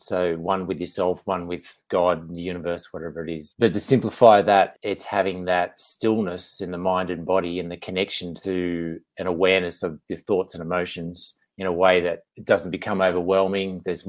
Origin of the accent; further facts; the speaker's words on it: Australia; Yeah, born and bred in Australia. So yes, beautiful country to live in, that's for sure.